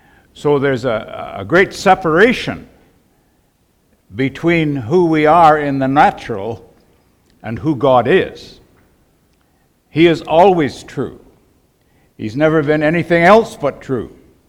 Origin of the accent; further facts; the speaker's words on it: Vanderhoof, British Columbia, Canada; I was raised in the Vanderhoof area under a very deep religion of works, and Jesus saved me back in 1958, and my wife and I went out to the mission field to Northern Canada among the First Nations people.